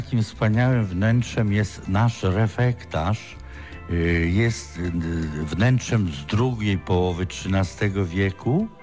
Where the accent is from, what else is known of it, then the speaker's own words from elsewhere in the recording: Świętokrzyskie Voivodeship, Poland; pochodzę z województwa wspaniałego świętokrzyskiego.